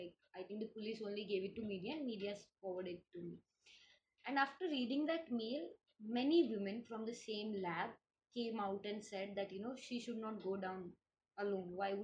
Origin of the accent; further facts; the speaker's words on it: Panipat, Haryana, India; I'm basically from Panipat, but I haven't stayed there for long. Okay. I was there till 5th grade. And then I shifted with my father and started changing schools after 3 years.